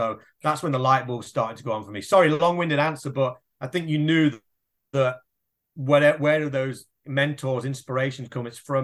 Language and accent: English; Derby, East Midlands, United Kingdom; I'm from Derby in the UK and it's a small city.